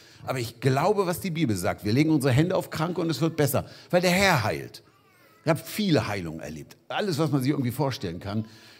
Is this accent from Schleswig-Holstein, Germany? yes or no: no; Hanover, Lower Saxony, Germany; Ich komme aus Hannover